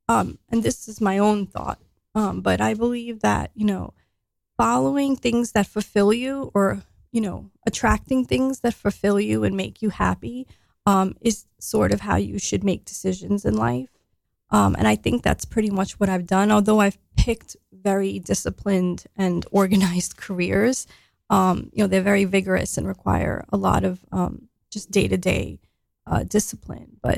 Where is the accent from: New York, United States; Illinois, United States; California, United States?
New York, United States; Staten Island; So, I grew up, I grew up in Staten Island, New York.